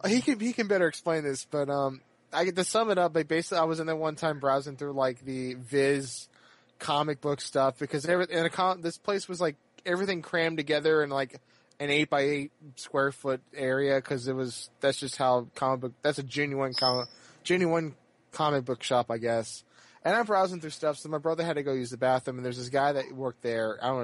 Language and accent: English; Raleigh, North Carolina, United States; I am originally from Raleigh, and I know exactly where he's